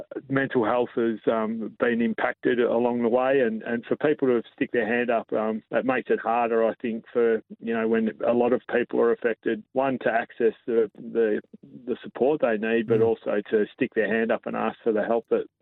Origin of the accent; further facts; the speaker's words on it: Melbourne, Victoria, Australia; I was actually born and bred in Melbourne